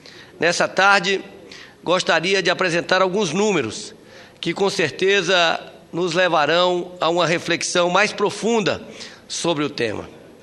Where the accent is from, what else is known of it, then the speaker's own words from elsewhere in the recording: Brazil; como admirador, como brasileiro, poder ouvir essa notícia